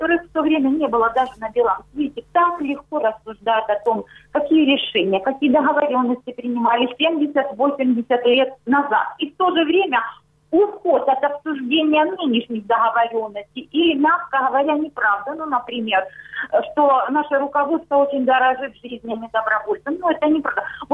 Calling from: Luhansk Oblast, Ukraine; Луганщина

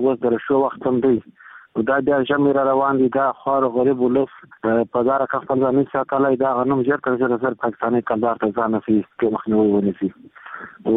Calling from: Helmand, Afghanistan; زه د هلمند ولایت اوسېدونکی یم.

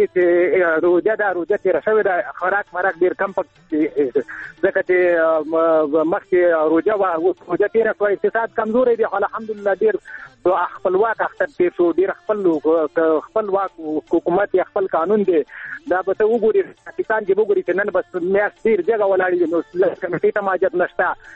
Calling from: Surkh Rod, Nangarhar, Afghanistan; زه په ننګرهار کې ما يم د ستګرم ولسوالۍ.

